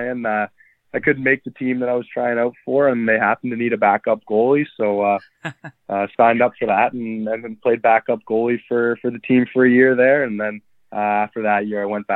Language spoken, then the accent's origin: English; Toronto, Ontario, Canada; I'm from Toronto, Ontario.